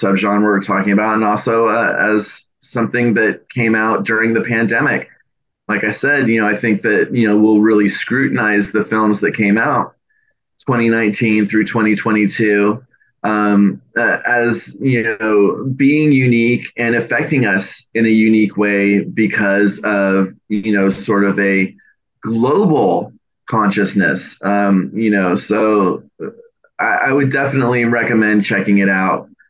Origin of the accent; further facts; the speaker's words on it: United States; You know, being an American in California, I really don't know what the future of British folk horror is.